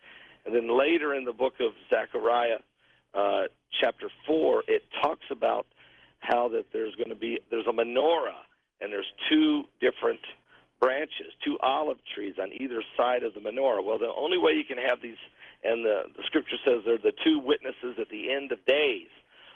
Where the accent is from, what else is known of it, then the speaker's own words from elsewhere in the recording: Indiana, United States; Well, I'm actually from Indiana, but I'm on my way to Branson, Missouri, and I'm in St. Louis tonight.